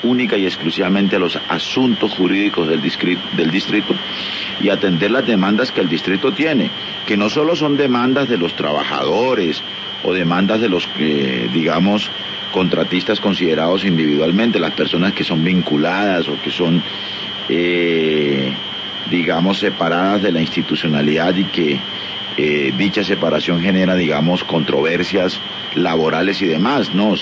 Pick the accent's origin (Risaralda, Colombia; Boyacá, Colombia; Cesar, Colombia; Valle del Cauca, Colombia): Cesar, Colombia; Ocaña; Soy del departamento del Cesar, en límites con la provincia de Ocaña.